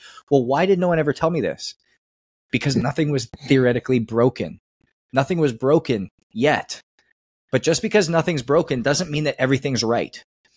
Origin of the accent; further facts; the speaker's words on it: Canada; moved away as an adult; now in United States; it was born and raised in Canada. Hockey was like the religion, the culture. I came down to the States on a hockey scholarship at 18